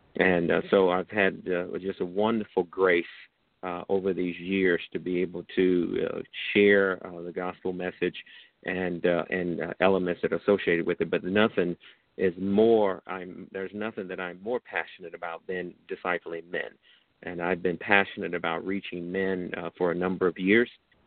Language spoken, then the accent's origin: English; East St. Louis, Illinois, United States; moved away as an adult; I am originally from the Midwest, from East St. Louis, Illinois, about 8 hours south of Chicago, born and raised.